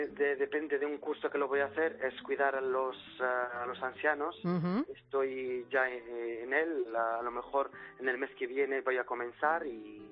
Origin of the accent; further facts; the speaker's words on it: Oriental, Morocco; Spanish is a second language; now in Spain; Yo mi pueblo pertenece a cerca de una frontera de Melilla